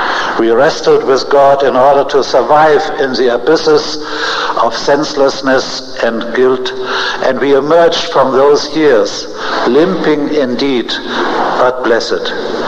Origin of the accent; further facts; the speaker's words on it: Hamburg, Germany; English is a second language; 1948, 3 years after the war, with the age of 22, I was repatriated to my hometown Hamburg, which still lay in ruins.